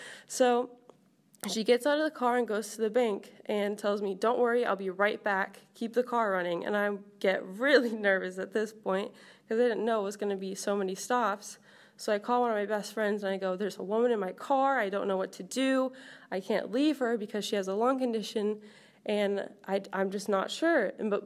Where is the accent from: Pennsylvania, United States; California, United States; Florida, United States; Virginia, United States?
Florida, United States; Jacksonville; also born or lived in Boca Raton; So I grew up in Jacksonville, Florida, and growing up in Jacksonville, Florida, there's like paper factories and paint factories, so you kind of learn not to drive with your windows down just because of the smell that could be in the air.